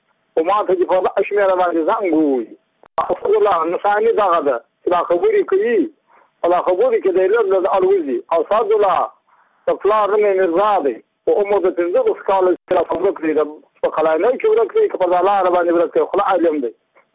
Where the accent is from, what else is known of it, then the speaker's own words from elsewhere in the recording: Badghis, Afghanistan; زه په خپل د بادغیس له ولایت یم. د مقر د ولسوالۍ یم.